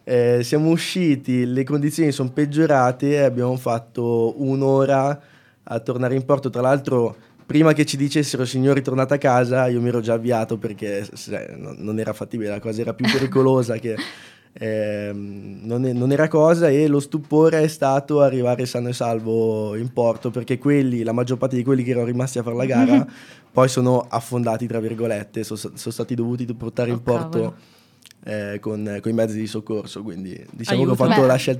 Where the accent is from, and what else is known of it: Milan, Lombardy, Italy